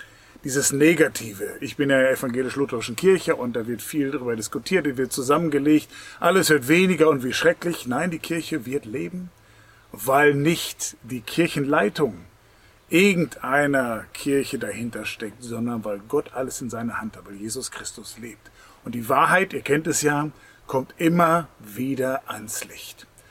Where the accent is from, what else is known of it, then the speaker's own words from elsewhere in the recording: Langenhagen, Lower Saxony, Germany; Bete, wo ich herkomme, hier für Langenhagen, bete für Hannover.